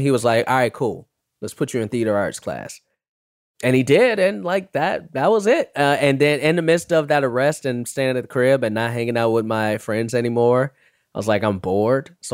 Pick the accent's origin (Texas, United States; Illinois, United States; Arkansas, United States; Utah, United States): Illinois, United States; Chicago; most people who know me know that I'm very proud of my Chicago lineage, born and raised in Chicago, south side of Chicago.